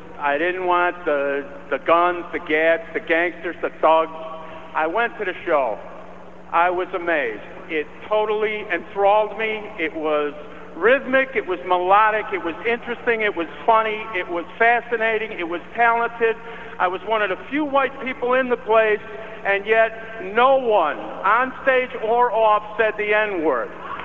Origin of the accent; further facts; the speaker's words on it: Chicago, Illinois, United States; I'm a Chicagoan. Welcome to Chicago.